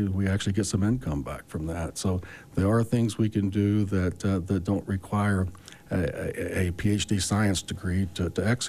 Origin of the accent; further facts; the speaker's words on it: Virginia, United States; moved away; I came originally from Virginia early on, many years ago. And in the county I lived in back there, we have multiple cans as well on the curbside.